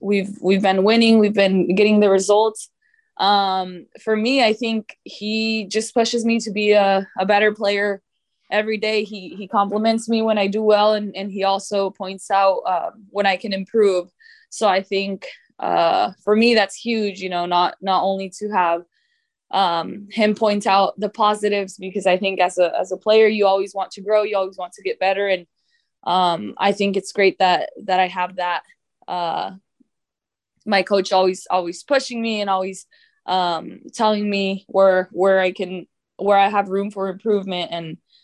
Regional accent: Idaho, United States; I think it all goes back to growing up in Idaho. I know you think of Idaho and you don't imagine a very big soccer state.

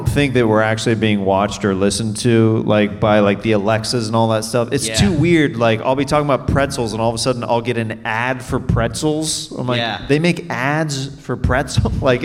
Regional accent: Kansas City, United States; I grew up in Kansas City and we got all the seasons.

